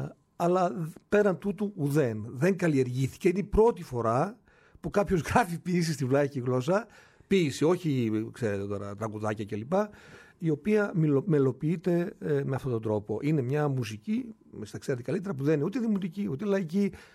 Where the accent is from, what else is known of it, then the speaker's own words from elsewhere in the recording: Militsa, Western Macedonia, Greece; Για Μιλίτσα στο Γράμμο πάνω και τα βουνά μου, το βουνό μου είναι ο Γράμμος.